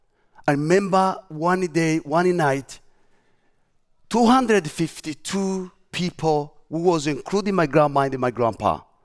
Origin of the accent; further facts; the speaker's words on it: DR Congo; English is a second language; I grew up in the Congo, I was born in Congo.